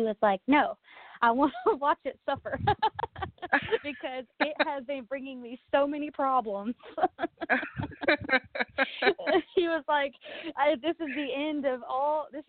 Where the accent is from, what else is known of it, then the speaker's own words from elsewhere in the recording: Texas, United States; We're from the Dallas-Fort Worth area of Texas.